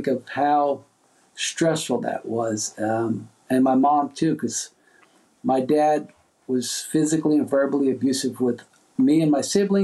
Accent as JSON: {"language": "English", "town": "Union City", "region": "New Jersey", "country": "United States", "tie": "born or raised there", "said": "Well, I grew up in Union City, New Jersey. It's right across the river from Manhattan in New York City."}